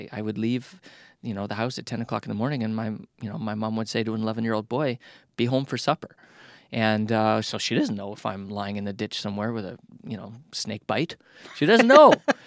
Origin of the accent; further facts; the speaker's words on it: Caroline, Alberta, Canada; I absolutely loved growing up in that way. Caroline was my hometown, and the population doubled at 9 o'clock in the morning when the 18 school buses showed up